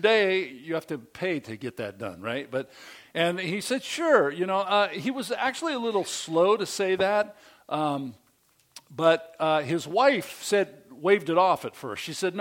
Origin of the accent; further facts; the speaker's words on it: East Bay, California, United States; now in Oregon, United States; Oh, I'm from East Bay, I'm telling them